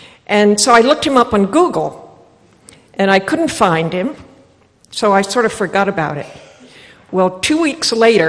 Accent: Martha's Vineyard, Massachusetts, United States; born there; Well, I was born on Martha's Vineyard, and coming here tonight, I got lost. I had to ask someone where Union Chapel is. I come from a long line of vineyarders

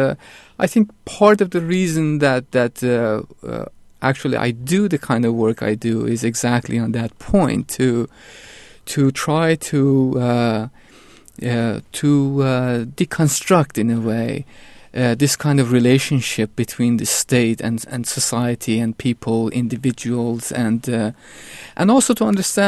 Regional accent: Iran; That is not quite my experience of growing up in Iran

